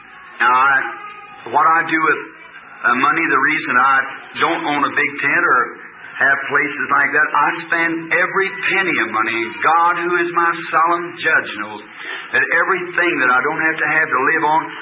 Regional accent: Arkansas, United States; Say, I'm from Arkansas.

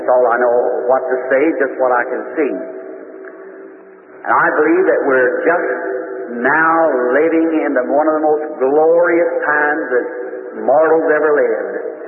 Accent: Kentucky, United States; This is really one of my first campaigns in Kentucky, my home state.

